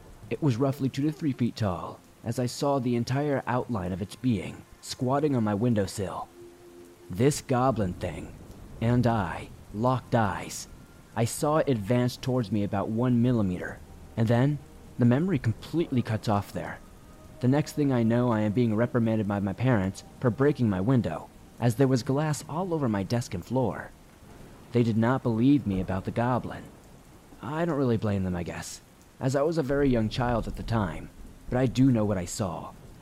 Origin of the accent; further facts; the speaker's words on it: North Carolina, United States; I am from North Carolina. I live in a small town right outside of the Charlotte area, and where I currently live, there's barely any paranormal activity.